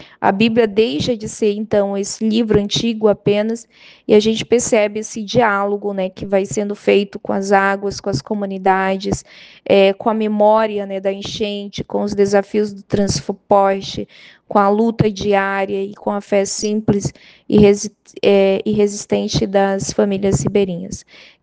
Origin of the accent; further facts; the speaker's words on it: Santarém, Pará, Brazil; now in São Paulo, Brazil; Embora eu more em São Paulo há muitos anos, eu sou filha de Santarém, no Pará, cresci na Amazônia, conheço, né, sua linguagem, seus rios, seus tempos, seus silêncios.